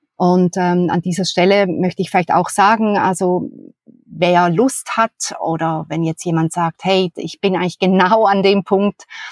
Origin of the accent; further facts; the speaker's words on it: Switzerland; ich glaube, als Schweizerin, ich würde gerne mal mit Roger Federer vor dem Kamin sitzen